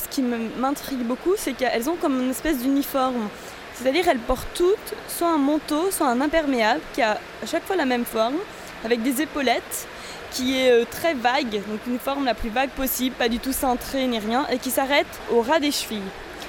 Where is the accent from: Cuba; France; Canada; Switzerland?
Switzerland; « Oui, mais nous, on est Suisse, donc on est différent. »